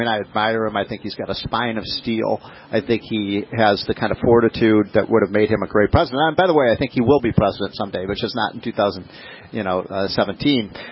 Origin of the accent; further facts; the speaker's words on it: Illinois, United States; It hasn't worked in my home state of Illinois.